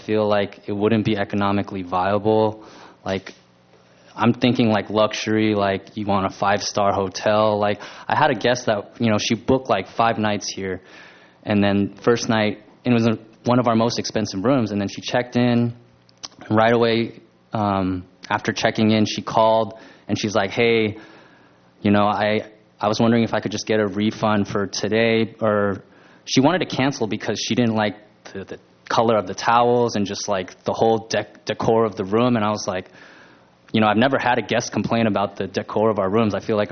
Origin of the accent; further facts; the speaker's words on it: California, United States; Like, I'm from Orange County, so I was pretty close to Anaheim Convention Center.